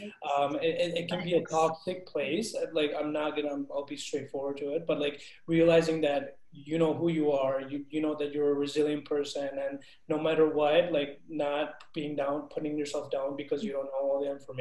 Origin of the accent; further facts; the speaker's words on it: Bogota, Bogotá Capital District, Colombia; I'm a Latino student. I'm originally from Bogota, Colombia